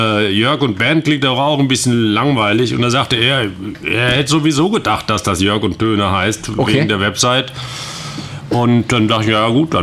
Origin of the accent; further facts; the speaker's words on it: Southern Germany, Germany; Nee, wir kommen eigentlich aus dem Süden.